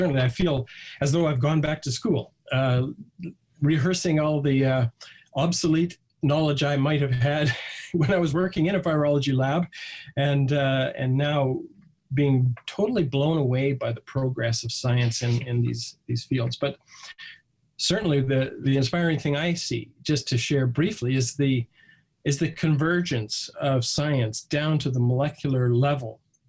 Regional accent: Edmonton, Alberta, Canada; went to Ambassador College, and then returned to Canada to study medicine here in our home city of Edmonton.

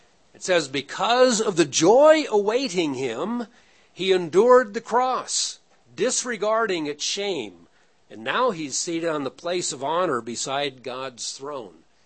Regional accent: Pasadena, California, United States; And then we went to Pasadena that year. Well, I grew up in Pasadena, big deal.

